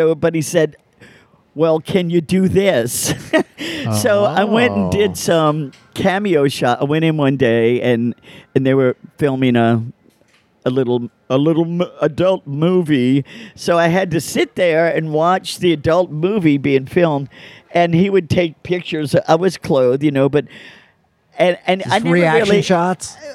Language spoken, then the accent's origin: English; New Orleans, Louisiana, United States; I'm this girl from New Orleans, and now I'm in San Francisco.